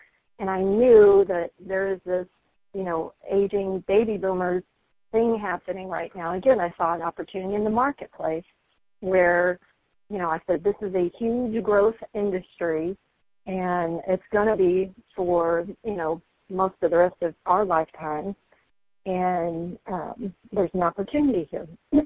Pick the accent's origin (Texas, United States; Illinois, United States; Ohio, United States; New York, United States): Texas, United States; Dallas; also born or lived in Minnesota / Los Angeles; now in Olympia, United States; So originally from Dallas and then went to school up in Minnesota, and then spent about 10 years in Los Angeles, and now I'm in the Olympia, Washington area.